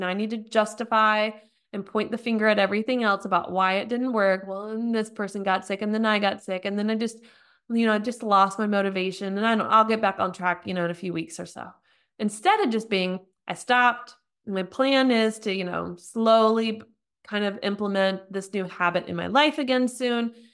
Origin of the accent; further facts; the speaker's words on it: United States; now in Germany; I'm an American living in Germany, mom of three, and married to a fellow entrepreneur.